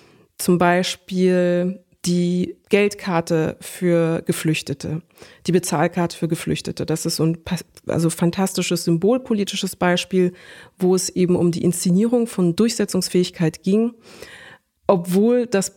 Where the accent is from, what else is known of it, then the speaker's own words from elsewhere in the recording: Munich, Bavaria, Germany; ich als Münchnerin